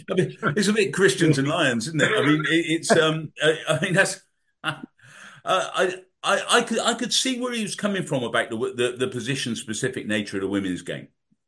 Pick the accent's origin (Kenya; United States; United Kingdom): United Kingdom; England; That's why we bought our ticket. We're English. We want to see England win.